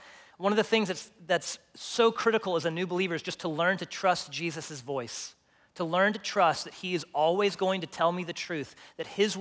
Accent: Texas, United States; now in Longview, United States; This happened to our family quite a bit when we moved to Longview 3.5 years ago because we came from West Texas.

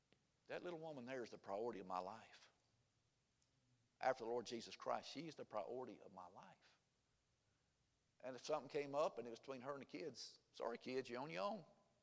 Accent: Oklahoma, United States; now in Arkansas, United States; We live, especially me growing up in Oklahoma and where we live in Arkansas, in Tornado Alley.

